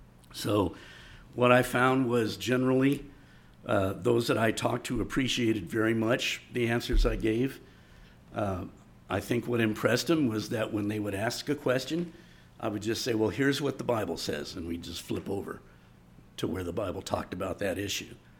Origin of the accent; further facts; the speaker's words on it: United States; Well, I'm an American, and I now fit the older category.